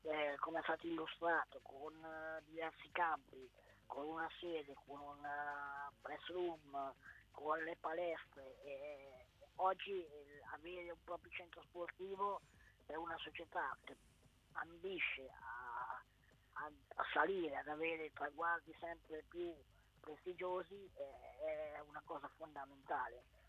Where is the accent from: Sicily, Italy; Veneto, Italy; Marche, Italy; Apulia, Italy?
Marche, Italy; Ancona; da anconetano e da tifoso biancorosso